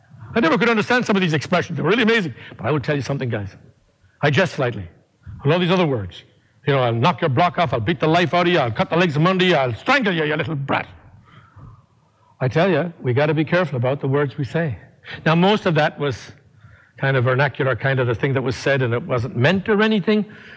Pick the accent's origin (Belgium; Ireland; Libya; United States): Ireland; growing up in Ireland, if Ireland wasn't such a violent country